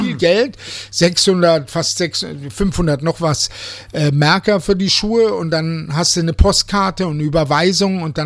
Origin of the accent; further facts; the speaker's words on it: Bayreuth, Bavaria, Germany; weil es gab ja auch bei uns in Bayreuth keine Klamottenläden